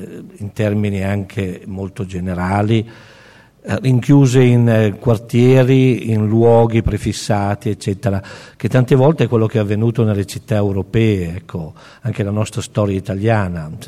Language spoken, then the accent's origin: Italian; Agnadello, Lombardy, Italy; Io sono di Agnadello e quindi sono al confine con il Bergamasco, sono della diocesi di Cremona, quindi siamo vicini di casa